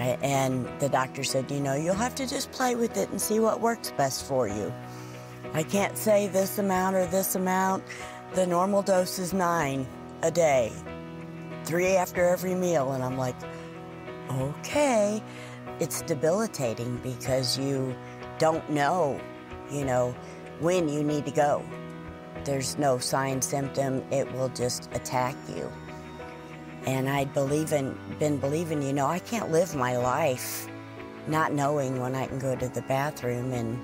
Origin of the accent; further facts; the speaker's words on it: Bell, Missouri, United States; I'm actually from Bell, Missouri.